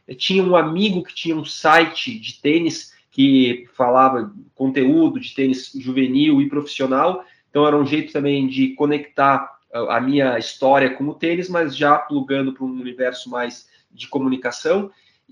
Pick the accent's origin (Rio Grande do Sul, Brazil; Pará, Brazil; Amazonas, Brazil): Rio Grande do Sul, Brazil; Porto Alegre; born there; also born or lived in Spain; Eu sou brasileiro, eu nasci no sul do Brasil, em Porto Alegre. Nessa experiência do tênis, acabei morando fora do Brasil, morei um tempo na Espanha.